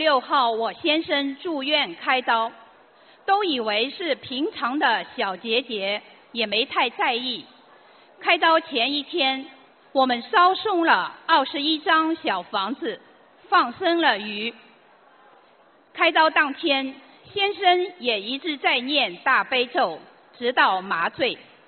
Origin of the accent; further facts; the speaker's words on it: Shanghai, China; 我来自上海